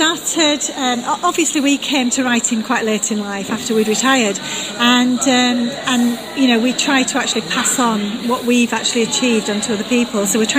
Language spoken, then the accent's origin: English; Yorkshire and the Humber, United Kingdom; We come from West Yorkshire.